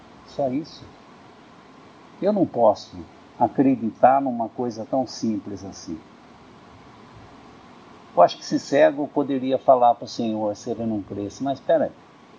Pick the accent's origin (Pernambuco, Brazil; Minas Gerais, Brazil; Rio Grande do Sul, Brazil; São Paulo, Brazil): São Paulo, Brazil; Piracicaba; eu sou de Piracicaba, trabalhava com artesanato